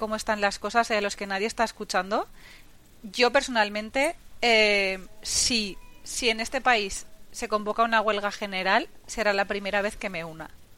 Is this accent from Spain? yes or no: yes; Valencian Community, Spain; Lo siento, pero me habéis prendido la mecha y soy valenciana.